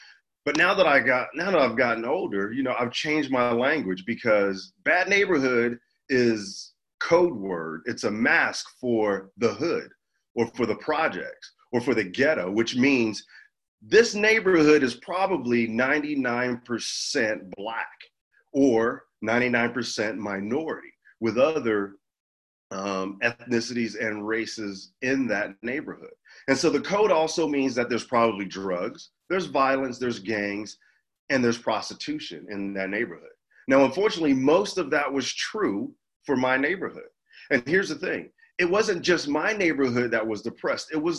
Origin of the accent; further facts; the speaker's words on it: England, United Kingdom; growing up in England, we were well taken care of.